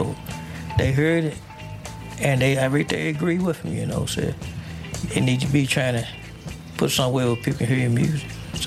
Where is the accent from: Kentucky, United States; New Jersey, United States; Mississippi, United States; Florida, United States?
Mississippi, United States; Duck Hill; I was born here in Duck Hill, but I raised out in the country, right there, east of Duck Hill. A little community called Swept. That's where I'm from all my life, but I was born in Duck Hill.